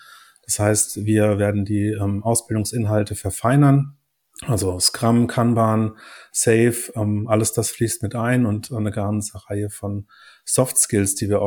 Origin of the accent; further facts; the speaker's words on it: Offenbach, Hesse, Germany; ich bin gebürtiger Hesse, also in Offenbach geboren, durfte man vor ein paar Jahren noch nicht so laut erzählen und bin nie wirklich aus Hessen weggekommen. Gibt eine kurze Episode, habe ich in Rheinland-Pfalz gewohnt, aber ich bin jetzt im schönen Ried in der Nähe von Darmstadt zu Hause.